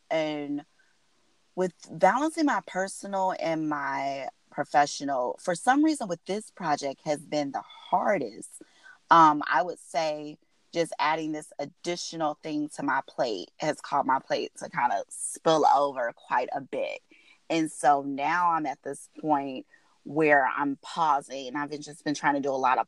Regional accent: Chicago, Illinois, United States; I am from Chicago. I'm currently still living in Chicago, and I live there with my daughter.

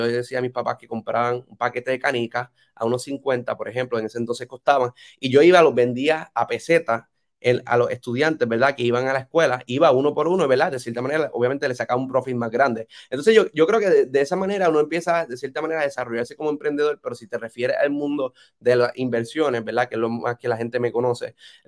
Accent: Puerto Rico; un cuento triste como típico boricua a un amigo

